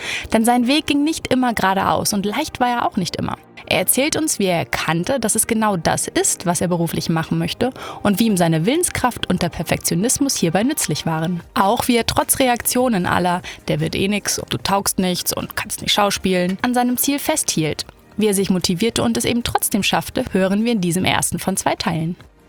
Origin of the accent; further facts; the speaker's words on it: Hamburg, Germany; Janik wohnt in Hamburg, meiner Heimat